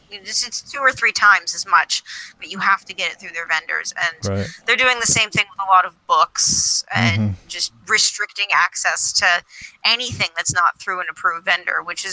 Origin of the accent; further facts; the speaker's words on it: Maine, United States; I'm from Maine originally, and I grew up in a pretty liberal household.